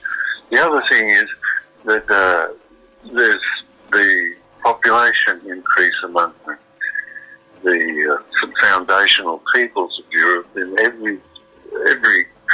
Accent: Australia; I'm Australian. At the moment, I'm in Switzerland, in Lugano

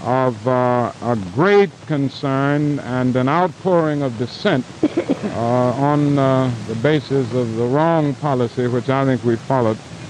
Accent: United States; I am an American.

